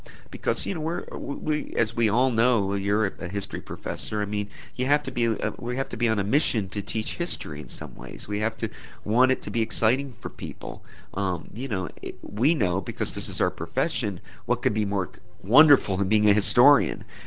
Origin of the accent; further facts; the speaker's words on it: Atlanta, Georgia, United States; I was from Atlanta originally, and I've always found Jimmy Carter interesting.